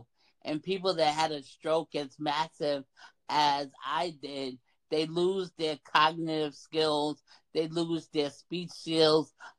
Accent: Long Island, New York, United States; also born or lived in Mississippi; I was born in Mississippi, but I've been in New York on Long Island since I was 3 years old.

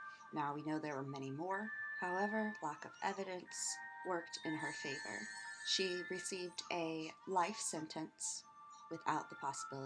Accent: San Antonio, Texas, United States; did all of her murders in my hometown of San Antonio, Texas.

